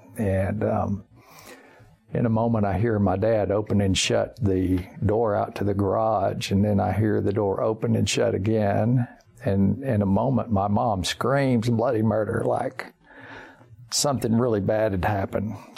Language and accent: English; Junction, Texas, United States; Well, I grew up on my grandfather's ranch near a place called Junction, Texas. In fact, I was born there in that same little town.